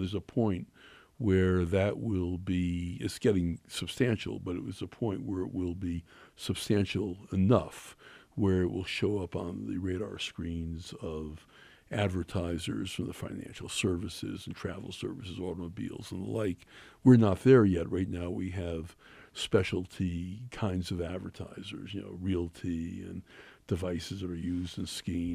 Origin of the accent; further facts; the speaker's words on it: East Coast, United States; And I grew up on the East Coast, and I started skiing when I was 10 years old.